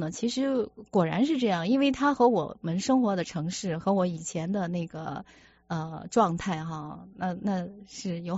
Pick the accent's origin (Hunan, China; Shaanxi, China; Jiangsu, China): Shaanxi, China; Xi'an; moved away as an adult; 因为我是来自西安，我呢，就是在。西安呢土生土长，然后呢长到了这个一定的年龄啊，到了这个中年的时候呢，然后奔向了一个新的一个地方。